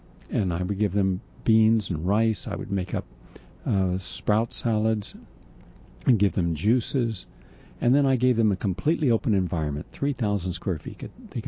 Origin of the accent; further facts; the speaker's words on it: West Virginia, United States; where I grew up in West Virginia, there was a farm